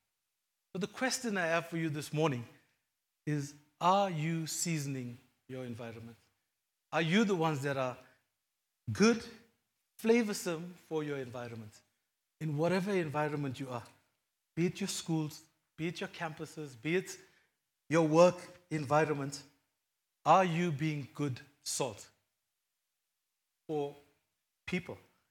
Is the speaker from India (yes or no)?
yes; India; Me being an Indian, I think having curry without salt, man, that's the worst.